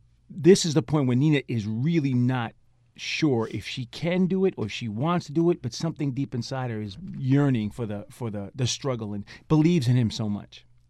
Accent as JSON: {"language": "English", "region": "New York", "country": "United States", "tie": "born or raised there", "said": "I grew up in Westchester County."}